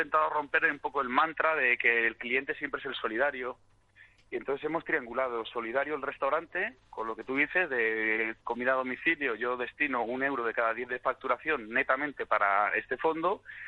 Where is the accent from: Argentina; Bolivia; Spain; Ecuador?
Spain; Madrid, Community of Madrid; yo como madrileño, imagínate